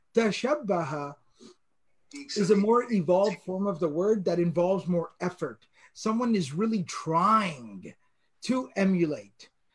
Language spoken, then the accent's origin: English; Texas, United States; accent: Texan; If anybody's ever heard me when I get into my Texan accent, right? You wouldn't be able to tell me apart from Billy Bob, right?